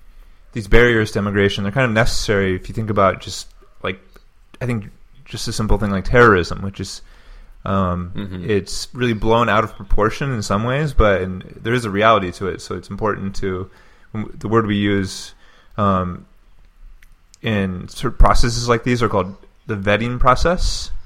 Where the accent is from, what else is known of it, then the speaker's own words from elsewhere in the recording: United States; So I'm American no matter what, but I'm a global citizen too.